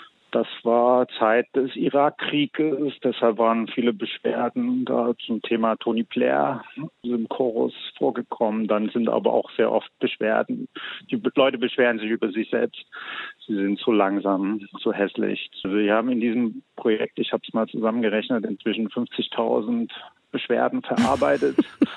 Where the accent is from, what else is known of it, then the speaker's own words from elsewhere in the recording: Dresden, Saxony, Germany; moved away as an adult; also born or lived in Hamburg / Iceland; now in Finland; also ich komme ja aus DDR, bin in Dresden geboren, habe dann in Hamburg studiert nach der Wende, bin dann über Island nach Finnland gelandet.